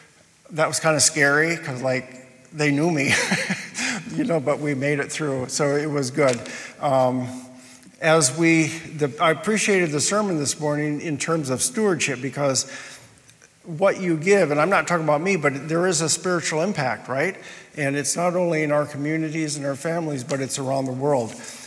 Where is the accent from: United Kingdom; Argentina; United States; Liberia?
Liberia; I grew up in Liberia